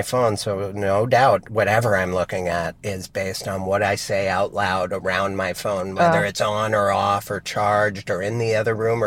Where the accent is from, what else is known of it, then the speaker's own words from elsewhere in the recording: Brooklyn, New York, United States; accent: Brooklyn; And that's when my Brooklyn accent comes out and push people over.